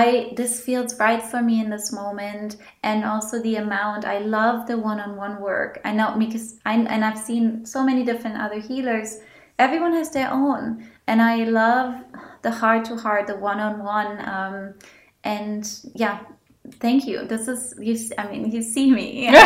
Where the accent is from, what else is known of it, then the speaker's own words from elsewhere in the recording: Germany; English is a second language; I'm from Germany. Most of you can probably hear that in my voice.